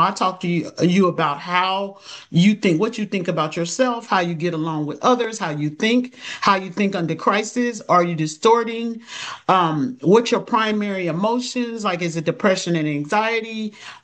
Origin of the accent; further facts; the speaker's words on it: Maryland, United States; So if you're licensed in Maryland, Maryland is my home state.